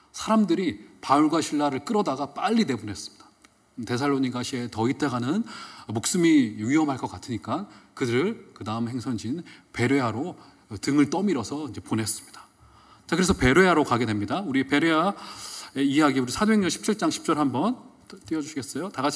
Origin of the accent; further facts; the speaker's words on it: Chungcheong, South Korea; 제가 충청도 사람이니까 앞에 대놓고 뭐라고 하진 않아요.